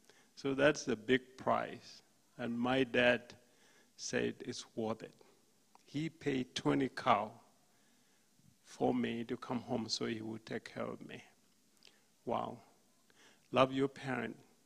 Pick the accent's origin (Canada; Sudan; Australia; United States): Sudan; born there; I was born in the Sudan.